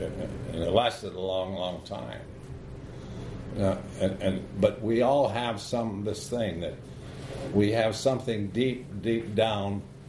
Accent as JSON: {"language": "English", "region": "Arizona", "country": "United States", "tie": "born or raised there", "said": "where I grew up in Arizona, this little box canyon that I've talked about before"}